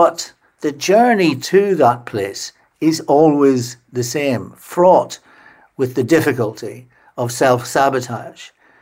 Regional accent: Enniskillen, Northern Ireland, United Kingdom; I grew up in Enniskillen, which is a beautiful market town in the west of Northern Ireland.

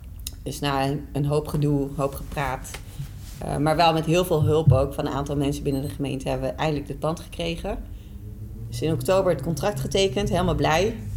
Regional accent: Afghanistan; now in Rotterdam, Netherlands; ja, weet je, ik kom uit Afghanistan.

